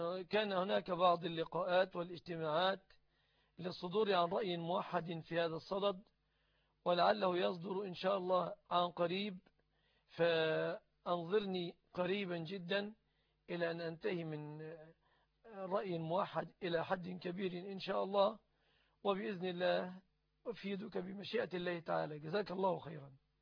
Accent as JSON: {"language": "Arabic", "country": "Egypt", "said": "وهذا الغالب في بلادنا مصر"}